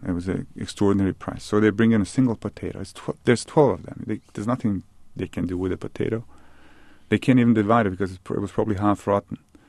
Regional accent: Bosnia & Herzegovina; first language Bosnian; English is a second language; It's 200,000 words in columns in my native language. So I'm just as comfortable writing in English as I am in my native language at this moment.

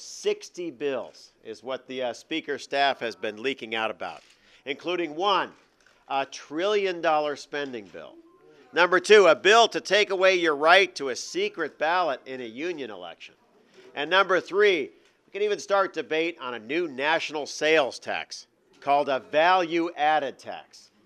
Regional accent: Champaign, Illinois, United States; born there; 51 years ago, I was born in Champaign at Burnham Hospital.

